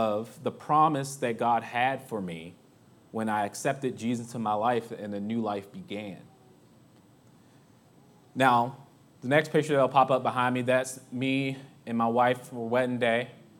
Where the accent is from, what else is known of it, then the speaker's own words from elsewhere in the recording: Maryland, United States; moved away as an adult; now in Pittsburgh, United States; I was not in Pittsburgh at the time. I'm originally from Maryland.